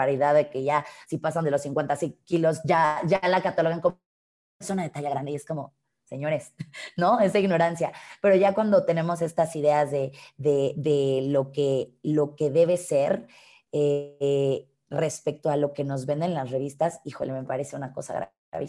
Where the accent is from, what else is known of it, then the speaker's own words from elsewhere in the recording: Mexico; soy una mujer mexicana de casi 32 años.